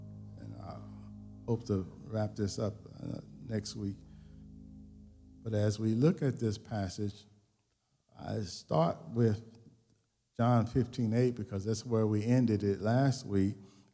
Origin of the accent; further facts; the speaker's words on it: the South, United States; I'm from the South, and so they would tell you when you cook something good, they say, you put your foot in it.